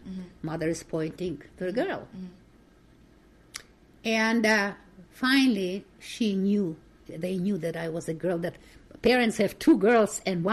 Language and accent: English; Poland; English is a second language; give our names and the whole family, the birth of they, where we are from Poland.